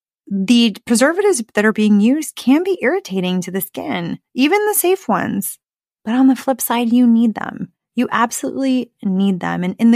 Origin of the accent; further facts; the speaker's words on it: Arizona, United States; You know, I grew up in Arizona.